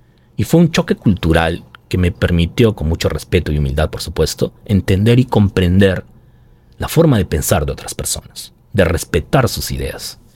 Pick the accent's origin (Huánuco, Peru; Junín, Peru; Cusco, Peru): Cusco, Peru; yo soy cusqueño.